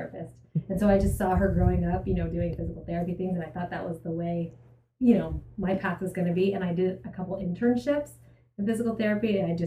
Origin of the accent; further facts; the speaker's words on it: California, United States; It was a hard transition because I'm from California, and moving back east was hard.